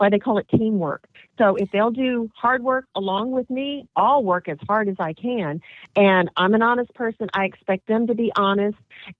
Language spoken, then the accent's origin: English; Texas, United States; I grew up in South Texas, San Antonio area, outside of San Antonio in the country, on a quarter horse ranch.